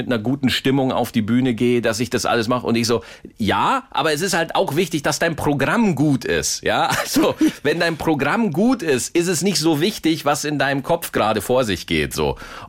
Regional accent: Oberalteich, Bavaria, Germany; ich hatte neulich einen Auftritt in meiner Heimat in Oberalteich

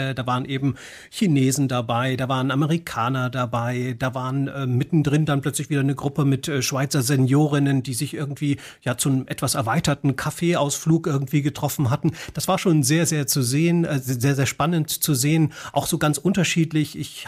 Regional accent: Thuringia, Germany; Aber ich bin ja Thüringer, ich trinke natürlich den Thüringer Kräutertee.

